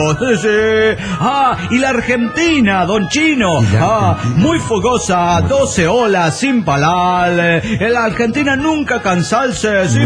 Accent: Toluca, State of Mexico, Mexico; hola, ¿qué tal, amigo? … de Toluca.

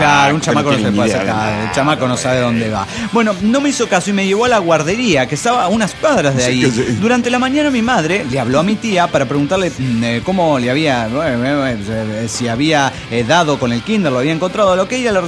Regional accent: Managua, Nicaragua; de Managua, Nicaragua.

